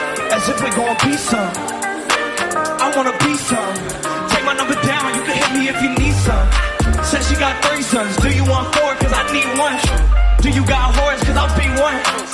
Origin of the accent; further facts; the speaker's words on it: Louisville, Kentucky, United States; I'm from Louisville, Kentucky.